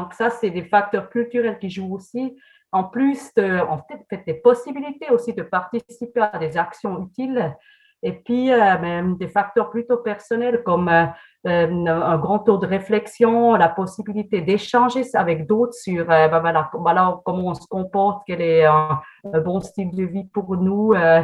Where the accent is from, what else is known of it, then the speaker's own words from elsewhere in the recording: German-speaking Switzerland, Switzerland; French is a second language; now in France; Bon, moi, je viens avec mes lunettes de Suisse alémanique et je regarde la France. J'habite en France depuis 5 ans